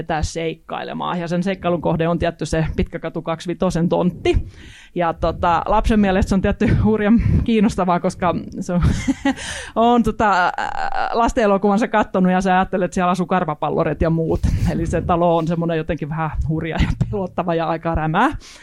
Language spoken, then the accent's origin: Finnish; Southwest Finland, Finland; now in Jyväskylä, Finland; mä oon siis uusi-Jyväskyläläinen, on muuttanut vuonna 2008, että mulle ei ole tavallaan, että mun kotiseutu on siis Varsinais-Suomessa